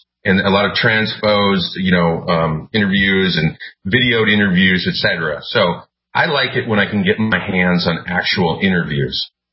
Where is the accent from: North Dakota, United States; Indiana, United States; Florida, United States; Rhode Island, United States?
North Dakota, United States; Minot; So I mentioned in the last show about some of the rumors that were going around when I was growing up in Minot, where, you know, we had all the missile activity